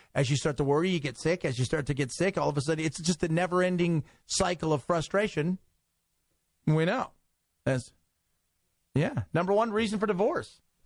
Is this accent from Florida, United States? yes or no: no; Los Angeles, California, United States; Like taking a drive, like growing up in Los Angeles, commuting was a nightmare. It still is.